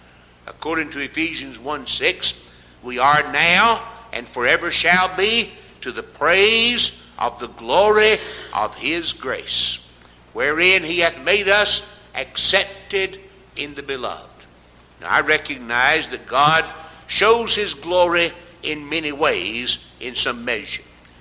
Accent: North Carolina, United States; In our part of the world where I was raised up in North Carolina, I was raised in Blue Ridge, Smoky Mountain area.

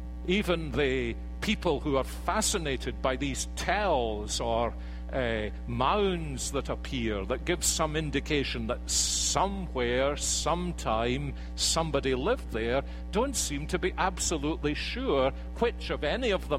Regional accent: Scotland, United Kingdom; Now, I'm British. I know I'm not English, and it's not quite the same thing to be Scottish.

